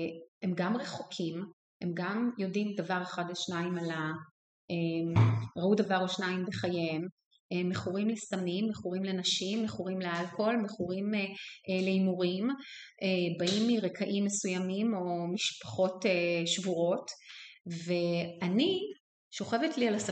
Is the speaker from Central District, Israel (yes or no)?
yes; Ramat HaSharon, Central District, Israel; אז בעצם גדלתי ברמת השרון וגרתי מול הספרייה הציבורית